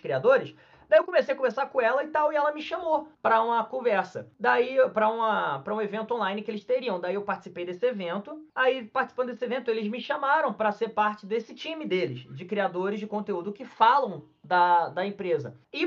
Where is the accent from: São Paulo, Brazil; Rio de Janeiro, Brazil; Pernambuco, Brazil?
Rio de Janeiro, Brazil; Duque de Caxias; now in Curitiba, Brazil; Eu não sou de Curitiba, mas eu moro em Curitiba. Eu sou de Duque de Caxias, Rio de Janeiro. Mas eu tô morando em Curitiba aqui há bastante tempo.